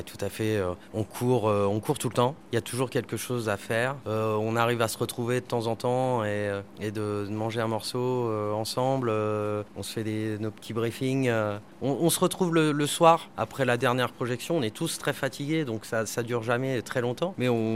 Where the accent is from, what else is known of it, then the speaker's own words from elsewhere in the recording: Normandy, France; J'ai 37 ans. Je suis normand